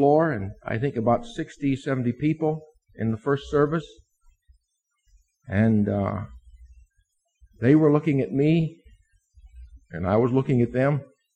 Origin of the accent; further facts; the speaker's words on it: Akron, Ohio, United States; also born or lived in Muncie, Indiana; I grew up in Akron First Church, large church, and the last year I was here as a senior, I was chorister and Sunday evening choir director.